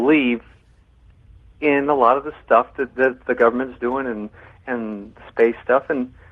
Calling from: El Cajon, California, United States; I'm calling from El Cajon. It's in San Diego on Cogo.

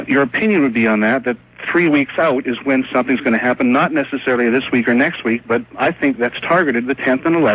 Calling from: Western Canada, Canada; I'm calling from Western Canada.

